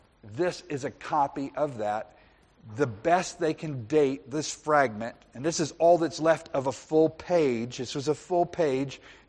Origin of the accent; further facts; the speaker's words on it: Daytona Beach, Florida, United States; Now, when I was in high school, I grew up in Daytona Beach, and that is a centerpiece for where motorcycles come.